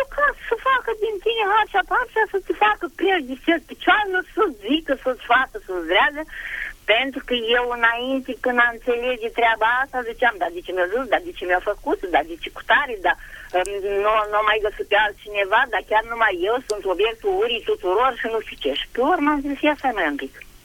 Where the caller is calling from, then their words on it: Bacău, Bacău County, Romania; din Bacău